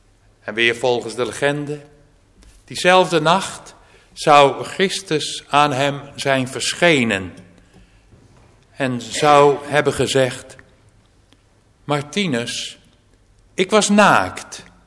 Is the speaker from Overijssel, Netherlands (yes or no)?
no; Kollum, Friesland, Netherlands; Ik ben geboren en getogen in Kollum, een dorp in het noordoosten van Friesland.